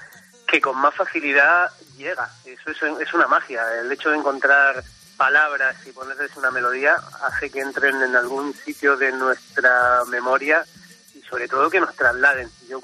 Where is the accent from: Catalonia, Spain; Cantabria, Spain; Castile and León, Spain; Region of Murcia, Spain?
Region of Murcia, Spain; Molina de Segura; vuelvo a mi casa por Navidad, como en el anuncio. Vuelvo a Murcia, a mi pueblo, a Molina de Segura, y lo celebro con mi familia, con mi madre, mis tías, mi hermano, cuñados, demás.